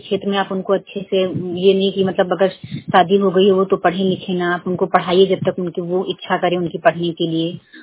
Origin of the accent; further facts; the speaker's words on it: Badalpur, India; मैं ग्राम बदलपुर से हूँ।